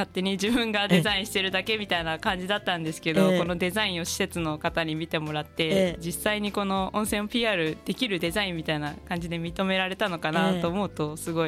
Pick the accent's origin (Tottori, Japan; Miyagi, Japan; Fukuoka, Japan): Fukuoka, Japan; 出身は福岡県ですね。